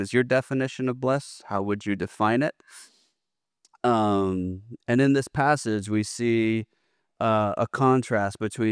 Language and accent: English; Greenspoint, Texas, United States; So icebreaker, we'll go with growing up in Greens Point, Texas.